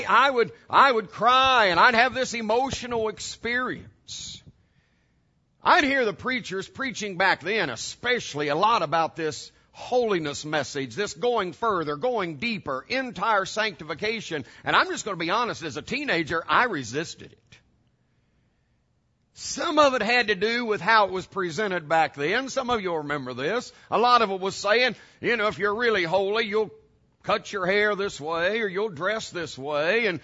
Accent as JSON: {"language": "English", "region": "West Virginia", "country": "United States", "said": "I'm from West Virginia. I was about 5 hours away from home. Little country boy in the big city for the first time."}